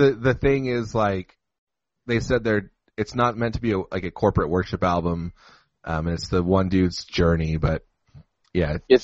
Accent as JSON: {"language": "English", "region": "California", "country": "United States", "said": "I didn't tell everyone that I'm from California, because I wonder what that would do."}